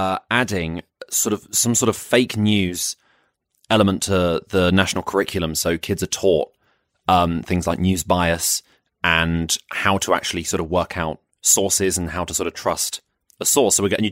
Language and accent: English; Croydon, London, United Kingdom; I'm from Croydon.